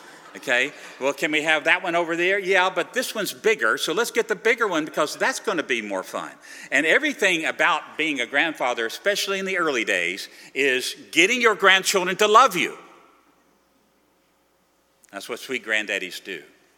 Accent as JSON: {"language": "English", "region": "Virginia", "country": "United States", "said": "Now, let me just illustrate this by telling you about my home state. I come from Virginia."}